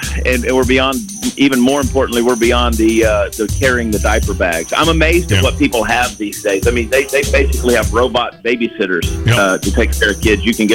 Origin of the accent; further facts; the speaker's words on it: Georgia, United States; Listen, man, I grew up in Georgia, man, where my family tree was a brush pile, bro. We were country folks.